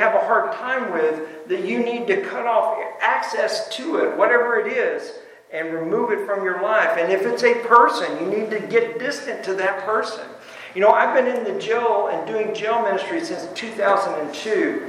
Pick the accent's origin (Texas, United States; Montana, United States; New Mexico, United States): Texas, United States; Cleburne; And he came back home to where my hometown was there in Cleburne.